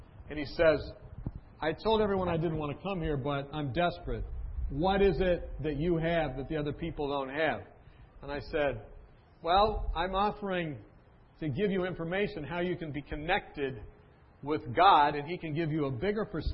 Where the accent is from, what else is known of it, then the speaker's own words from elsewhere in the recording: Weimar, California, United States; I'm from Weimar.